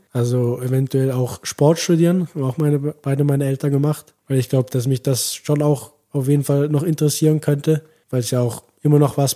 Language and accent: German; Switzerland; Also bei uns in der Schweiz oft so, dass du im Jahrgang einen hast, der vorne weg schwimmt